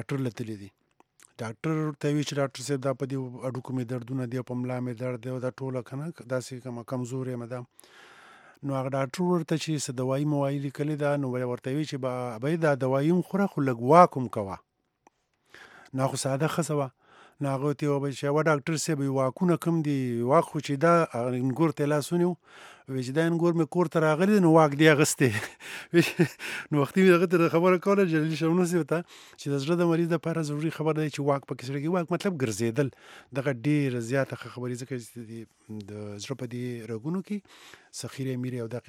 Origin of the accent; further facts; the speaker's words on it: Buner, Khyber Pakhtunkhwa, Pakistan; زه د بونیر یم